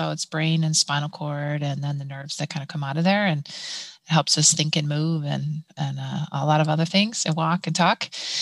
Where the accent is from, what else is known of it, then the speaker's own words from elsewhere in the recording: Cleveland, Ohio, United States; So CLE, we're from Cleveland, Ohio.